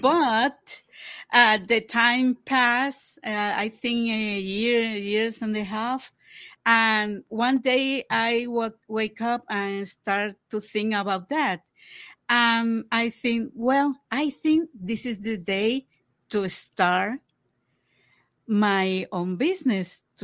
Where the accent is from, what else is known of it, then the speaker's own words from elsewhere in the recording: Puerto Rico; moved away as an adult; now in Minnesota, United States; I came from Puerto Rico 5 years ago to Minnesota.